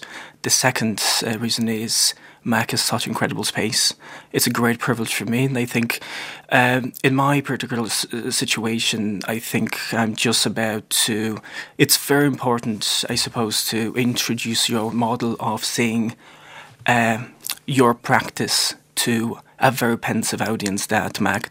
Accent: Poland; born there; English is a second language; moved away; I've been living here for 10 years. I was born originally in Poland.

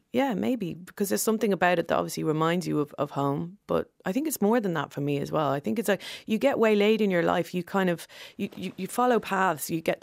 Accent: Dublin, Leinster, Ireland; the kind of closer I get to the person I was when I grew up in Dublin.

